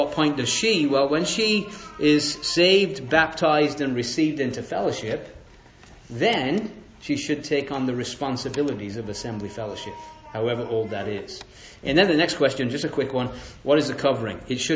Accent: Springfield, Missouri, United States; And yes, I am from Springfield, Missouri. Some people call it a state of misery rather than Missouri.

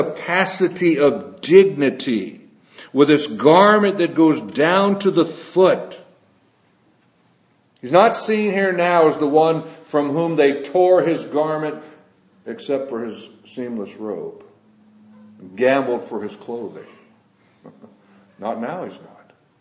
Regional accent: Florida, United States; Hey, I'm from Florida. You know, it's standard fare there.

